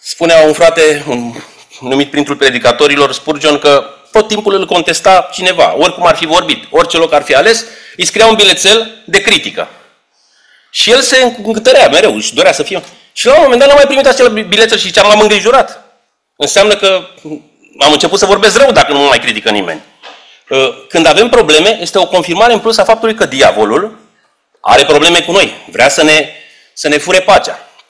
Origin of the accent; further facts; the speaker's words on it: Romania; born there; De ce m-am născut în România? De ce m-am născut în perioada aceasta?